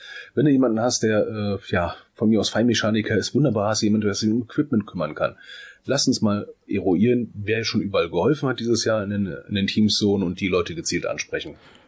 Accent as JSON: {"language": "German", "town": "Wittstock", "region": "Brandenburg", "country": "Germany", "said": "Nee, ich komme aus Berlin. Hm, von wo denn da? Naja, bei Berlin. Ich so, ja, wo denn bei Berlin? Wittstock."}